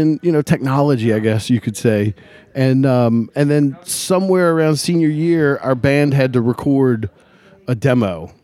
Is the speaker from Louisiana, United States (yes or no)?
yes; Metairie, Louisiana, United States; You know, growing up in Metairie, it was all heavy metal. And so here I am trying to hold my own with these jazz guys.